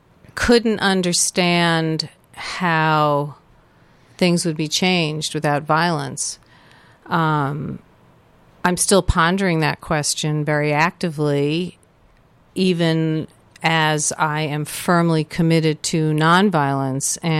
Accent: Brooklyn, New York, United States; I grew up in Brooklyn, New York.

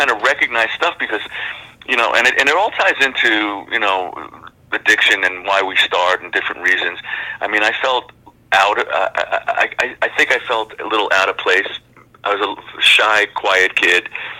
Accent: New York City, New York, United States; I started playing, my hand to God, 9 years old. I grew up in the Bronx.

